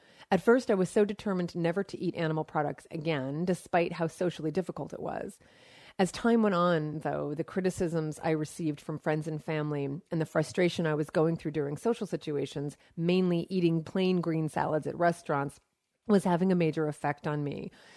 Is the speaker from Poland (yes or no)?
yes; Poland; now in United States; I'm originally from Poland, living in the U.S. for the past 20 plus years.